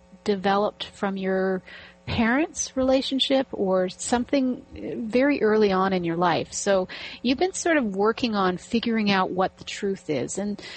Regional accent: Canada; We're both Canadian, so our holiday was on Monday.

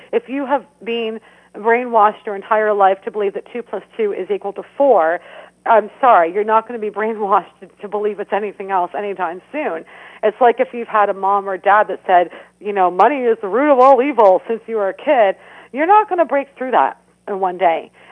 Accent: Canada; And I burst out laughing because I'm Canadian.

